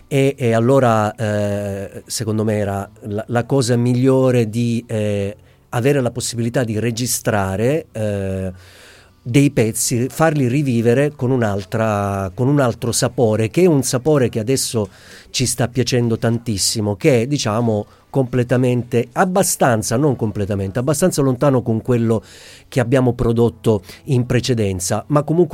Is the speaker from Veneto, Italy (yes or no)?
no; Vittoria, Sicily, Italy; No, io sono di Vittoria, provincia di Ragusa, ecco.